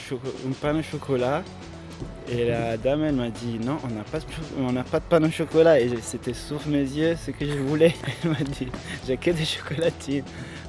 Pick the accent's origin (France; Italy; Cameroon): Italy; En Italie, les dialectes sont... Je suis italien. En Italie, les dialectes sont presque des langues.